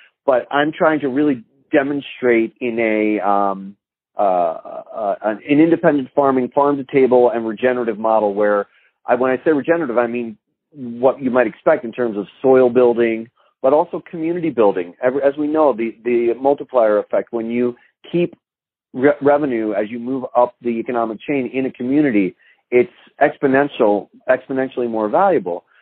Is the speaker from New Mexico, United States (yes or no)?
yes; New Mexico, United States; I was so excited to bring Hemp and Hemp home to my home state of New Mexico this year